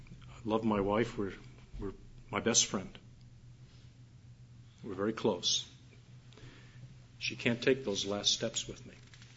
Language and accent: English; Detroit, Michigan, United States; I was born and raised in Detroit, and I like to go back and visit family every once in a while.